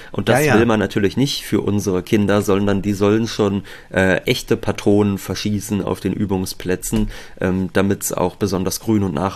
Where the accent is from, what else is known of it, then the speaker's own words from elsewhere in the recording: Germany; Also das ist ja einfach jetzt so als ein Deutscher, der sich noch ein bisschen in Geschichte auskennt